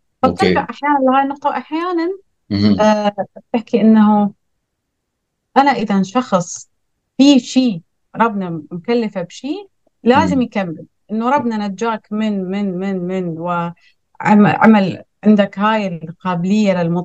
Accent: Iraq; أنا عراقية مولودة بالعراق، عشت بالعراق لغاية سن الجامعة.

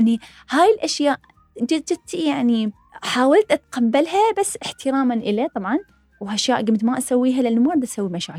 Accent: Iraq; also born or lived in Syria; أنا شلون كبرت بالعراق، كبرت بأيام الحصار، كبرت بالوقت اللي كانت نهايات الحرب العراقية الإيرانية،

